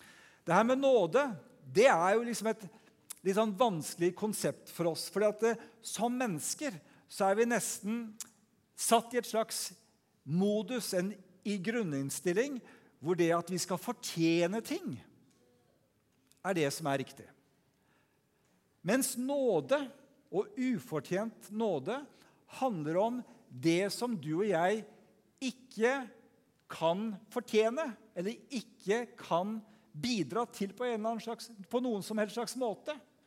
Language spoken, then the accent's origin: Norwegian; DR Congo; now in Norway; En del av dere vet at jeg vokste opp i Kongo. Jeg elsker jo Afrika.